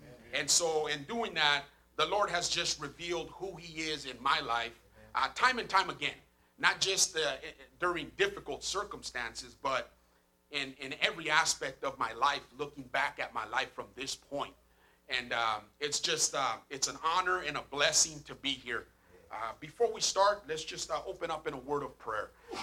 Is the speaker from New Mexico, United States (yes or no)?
no; Fontana, California, United States; I grew up there in Fontana, got into some trouble towards my high school years